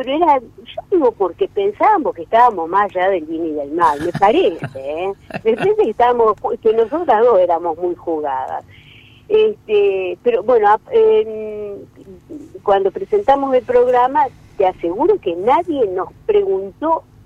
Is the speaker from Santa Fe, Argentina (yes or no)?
yes; Rosario, Santa Fe, Argentina; now in Yerville, France; Donde nací, donde hice todas esas vidas, como vos decís, en otras vidas. Todas las vidas que tuve, las tuve en Rosario. Y por más que aquí donde esté, acá en Francia, acá en el pueblito, en Yerville, en la Normandía